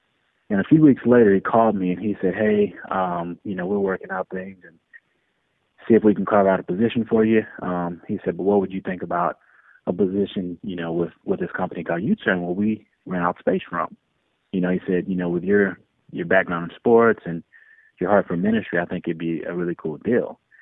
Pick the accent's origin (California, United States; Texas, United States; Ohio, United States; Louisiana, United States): Louisiana, United States; And my wife is from Virginia and I'm from Louisiana.